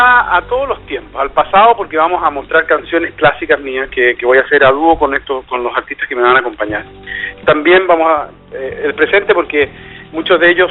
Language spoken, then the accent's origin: Spanish; Chile; O sea, yo soy chileno de nacimiento y de corazón también.